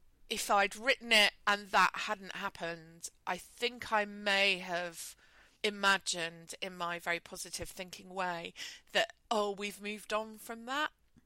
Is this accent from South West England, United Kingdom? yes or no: no; Yorkshire and the Humber, United Kingdom; Well, because the the Peter Sutcliffe's crimes are my hometown murder.